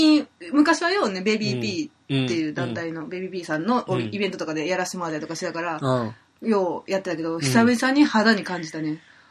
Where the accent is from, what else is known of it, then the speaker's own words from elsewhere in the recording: Sakai, Osaka, Japan; 思っきり関西の子やねんけど